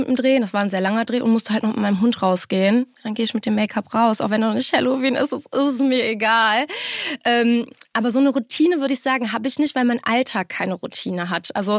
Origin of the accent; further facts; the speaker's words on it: Aachen, North Rhine-Westphalia, Germany; weil ich bin halt ein Öscher Mädchen. Also bei uns ist das halt so. Und ich denke mir so, das ist meine Identität. Ich komme aus Aachen und das darf man auch irgendwie hören.